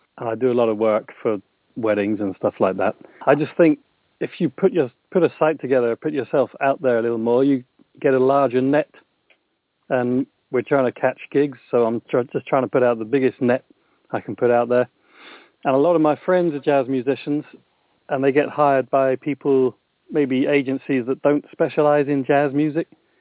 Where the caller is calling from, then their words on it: Brighton, South East England, United Kingdom; Yeah, I'm in Brighton in the UK, down on the south coast.